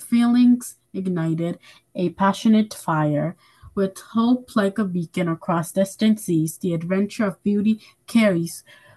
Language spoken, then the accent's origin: English; Hudson, New York, United States; I'm 11 years old, and I'm also from Hudson.